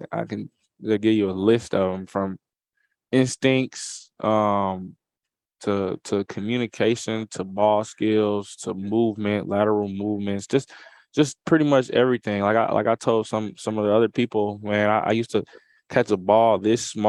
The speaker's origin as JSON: {"language": "English", "town": "Atlanta", "region": "Georgia", "country": "United States", "tie": "born or raised there", "said": "But here in SEC Media Day in my hometown, representing football"}